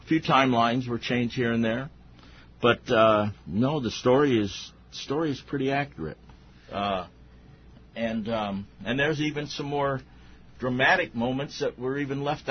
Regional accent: Litchfield, Illinois, United States; now in Los Angeles, United States; I grew up in Cardinal country, but I was, at age 8 years old, I became a Dodger fan here in Litchfield, Illinois

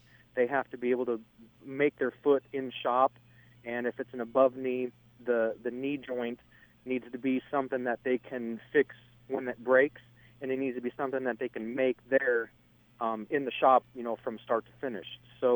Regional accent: Nokomis, Illinois, United States; now in St. Louis, United States; That's right. Born and raised in Nokomis, class of 96.

